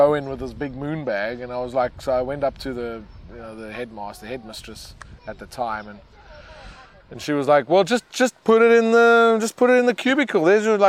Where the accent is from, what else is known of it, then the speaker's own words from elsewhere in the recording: Taiwan; English is a second language; yeah, well, I come from Taiwan, nothing ever happens.